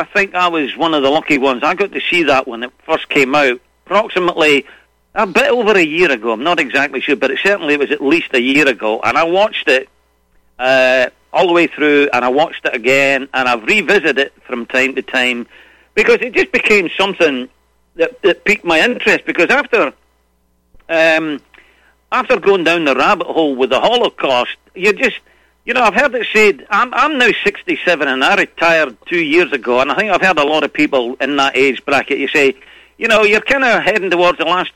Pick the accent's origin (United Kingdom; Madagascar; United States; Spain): United Kingdom; Falkirk, Scotland; I'm from Falkirk.